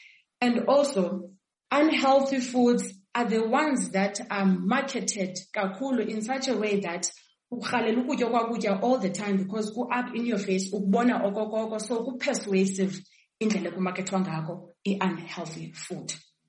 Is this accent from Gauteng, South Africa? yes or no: no; Mthatha, Eastern Cape, South Africa; I am from Mthatha in the Eastern Cape.